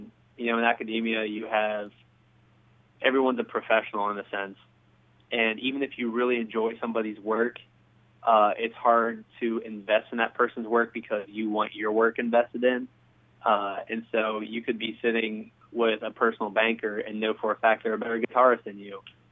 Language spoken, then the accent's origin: English; Huntington, West Virginia, United States; now in Nashville, United States; We're very proud that we come from Huntington, and we love going back.